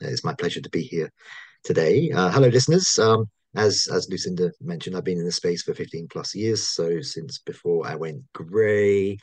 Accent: Canada; I am a proud Canadian as well as a Brit

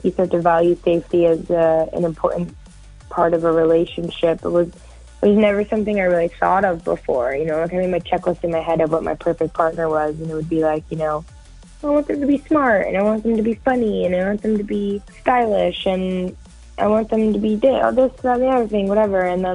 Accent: United States; I'm like, I'm American. Are you going to let me in?

